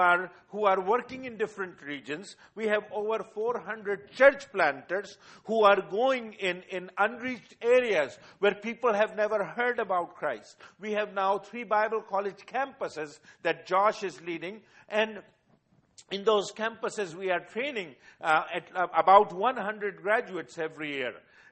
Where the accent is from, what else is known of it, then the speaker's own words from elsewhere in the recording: India; English is a second language; I was born and raised in India. I came and studied in America for 3 years. I was in Dallas. I was in Cincinnati. I was in North Carolina and all those areas. But I returned back.